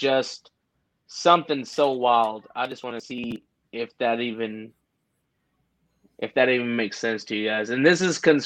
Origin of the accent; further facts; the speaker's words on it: Jacksonville, Texas, United States; I'm from Jacksonville, Texas. I'm 45 minutes from Lufkin.